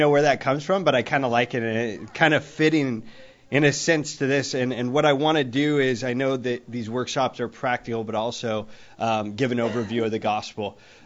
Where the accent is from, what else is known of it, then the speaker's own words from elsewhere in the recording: Modesto, California, United States; also born or lived in Valley Springs; now in Stockton, United States; My wife and I and kids moved from, actually born and raised in Modesto, moved from Valley Springs here to Stockton.